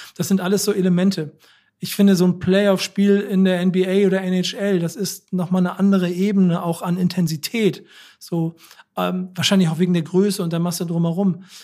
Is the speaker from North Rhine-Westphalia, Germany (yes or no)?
no; Hamburg, Germany; ich bin Hamburger und St. Pauli ist schon immer meine Stadt.